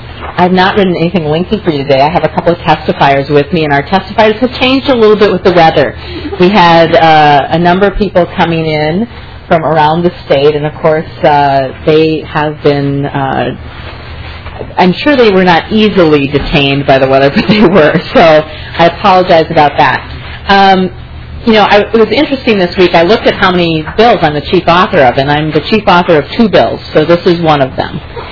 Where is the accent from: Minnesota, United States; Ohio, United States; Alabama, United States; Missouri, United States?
Minnesota, United States; Mankato; Many of you know I grew up near Mankato, Minnesota, and I grew up with an old Carnegie Library.